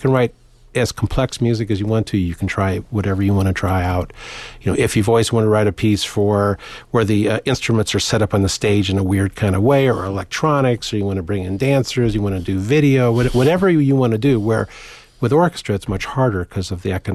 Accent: Cedar Rapids, Iowa, United States; And then I'm from Cedar Rapids, Iowa

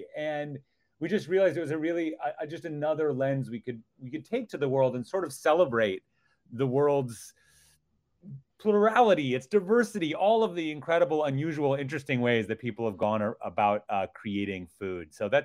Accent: Minnesota, United States; And I grew up in Minnesota

